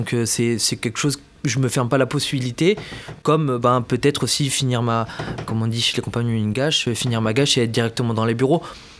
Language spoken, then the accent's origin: French; Bordeaux, Nouvelle-Aquitaine, France; je viens de Bordeaux de base. Donc j'ai fait un bac pro en alternance chez les Compagnons, en plombier chauffagiste. Donc mon centre de formation était à Pau et moi j'habitais à Bordeaux.